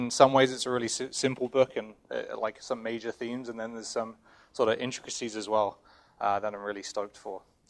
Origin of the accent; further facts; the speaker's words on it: England, United Kingdom; I've been at the church for about coming up on 4 years, moved from England, if you can tell by my accent.